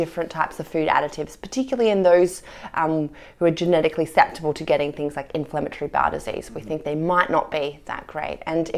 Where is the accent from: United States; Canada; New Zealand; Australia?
Australia; I'm Australian.